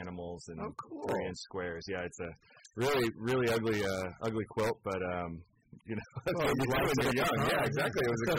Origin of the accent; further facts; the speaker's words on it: Petaluma, California, United States; Yeah, I came from Petaluma. I was born and raised here, went to Petaluma High School. I grew up on a farm, showed cows at the fair